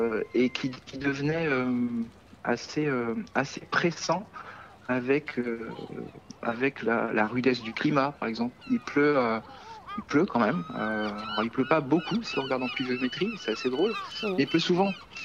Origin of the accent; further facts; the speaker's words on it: Brest, Brittany, France; Je suis né à Brest et j'ai vécu 18 ans et 15 jours à Brest.